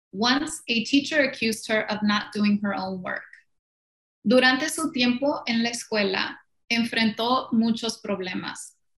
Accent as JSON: {"language": "English", "town": "Yuma", "region": "Arizona", "country": "United States", "tie": "born or raised there", "said": "I was born and raised in Yuma, Arizona. So if you're familiar, that's southern Arizona, the southwest corner of the state. And I grew up around farm labor."}